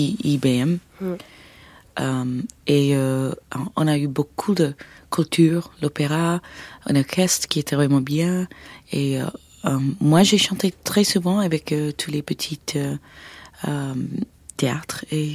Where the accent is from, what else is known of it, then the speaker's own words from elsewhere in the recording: Rochester, New York, United States; French is a second language; also born or lived in Indiana, Pennsylvania; Je suis né à Indiana, Pennsylvania, où mes parents étaient étudiants. Et nous avons habité pas très long à Pennsylvania, dans une petite ville où mon père a commencé d'être professeur. Et après, nous étions vraiment à Rochester, New York, où j'étais vraiment tout le temps à Rochester.